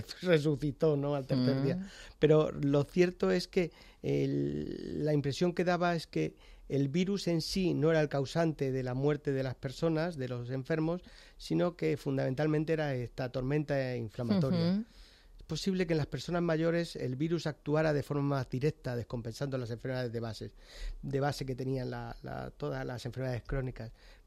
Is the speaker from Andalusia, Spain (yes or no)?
no; Yecla, Region of Murcia, Spain; moved away as an adult; now in Madrid, Spain; Yo hice el MIR ya allí cuando vine desde Murcia, desde mi pueblo, desde Yecla a Madrid, y ya me quedé.